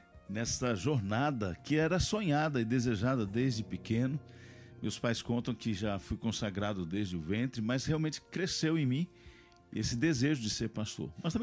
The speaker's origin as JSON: {"language": "Portuguese", "town": "Três Rios", "region": "Rio de Janeiro", "country": "Brazil", "tie": "born there", "said": "um abraço para a nossa igreja de Três Rios, onde nasci"}